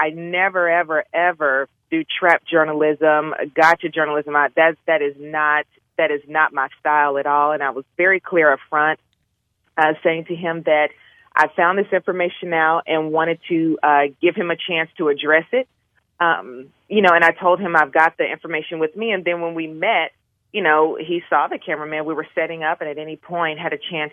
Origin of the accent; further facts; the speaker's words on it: Tennessee, United States; But, you know, I'm from Tennessee.